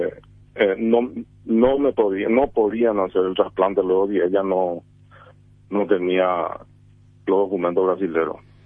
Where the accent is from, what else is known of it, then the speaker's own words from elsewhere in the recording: Caaguazú, Paraguay; todo el pueblo me ayudó, yo soy de Caguazú, todos los amigos